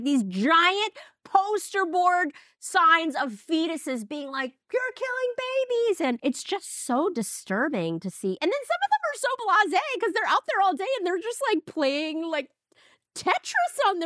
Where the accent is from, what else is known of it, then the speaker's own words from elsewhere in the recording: New York City, New York, United States; now in Los Angeles, United States; I grew up in New York City and I moved to LA.